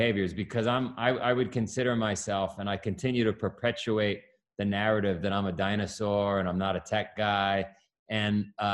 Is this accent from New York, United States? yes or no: yes; Queens, New York, United States; It turns out he's from Queens. I'm from Queens.